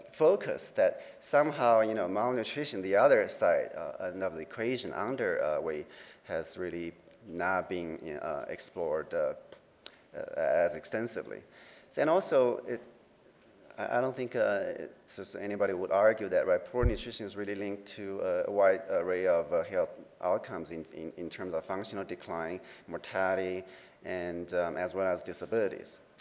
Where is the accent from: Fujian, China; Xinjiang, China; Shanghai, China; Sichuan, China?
Sichuan, China; Chengdu; during a visit back to my hometown, you know, Sichuan, China, Chengdu.